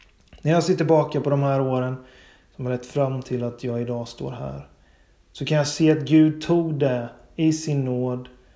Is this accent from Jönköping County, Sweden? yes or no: yes; Bottnaryd, Jönköping County, Sweden; also born or lived in Gothenburg; Det stället som är Ernsta, som låg där någonstans på andra sidan Vättern från Bottnaryd där jag är uppvuxen.